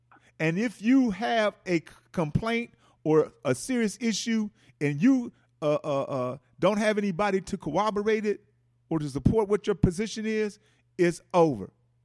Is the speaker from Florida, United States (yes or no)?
no; Milwaukee, Wisconsin, United States; because I know I'm from Milwaukee and it was done in Milwaukee, you know.